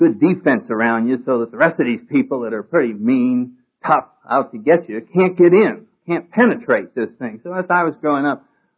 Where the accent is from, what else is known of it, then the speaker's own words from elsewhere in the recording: New England, United States; And I come from New England, and I think my parents basically, like a lot of New Englanders, were raising me to be a snob